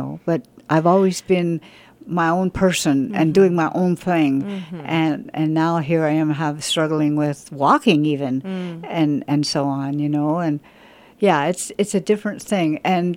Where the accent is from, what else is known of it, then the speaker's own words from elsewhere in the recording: Vancouver, British Columbia, Canada; born there; I was born in Canada and I am Canadian and I'm never going to let it go.